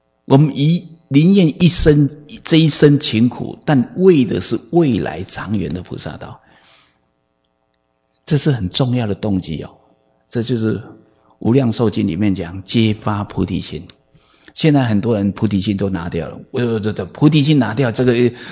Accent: Taiwan; 因为我知道我家在台湾，因为我从台湾来的，

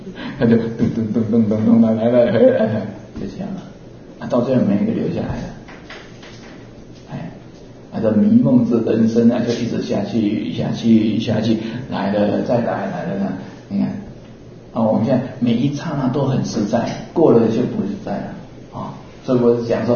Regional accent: Wuri, Taichung, Taiwan; born there; 我小时候是在乌日出生的。

